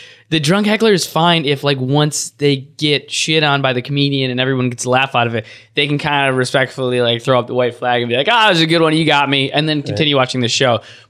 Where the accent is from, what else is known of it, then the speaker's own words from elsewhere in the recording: Buffalo, New York, United States; At one point, I mentioned I'm from Buffalo, and he goes, I was just in Buffalo.